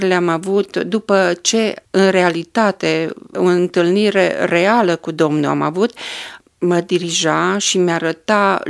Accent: Câmpia Turzii, Cluj County, Romania; also born or lived in Turda; M-am născut la Câmpia Turzii, de fapt la Turda, dar am copilărit în Câmpia Turzii. Provin dintr-o familie de oameni credincioși, tata era ortodox, mama era greco-catolică.

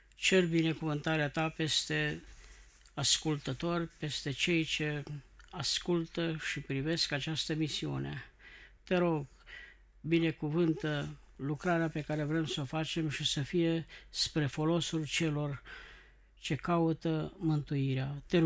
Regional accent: Sântea Mică, Arad County, Romania; born there; moved away; M-am născut în România, în satul Sântea Mică, comuna Zărand. Sunt într-o familie cu 11 copii.

